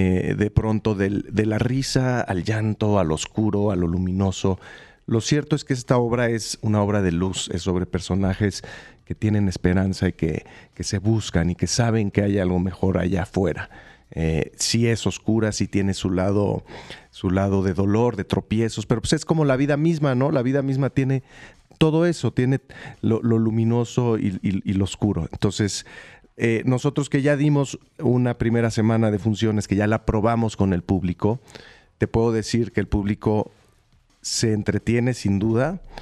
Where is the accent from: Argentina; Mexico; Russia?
Mexico; a todos los mexicanos que vivimos hoy nos conmueve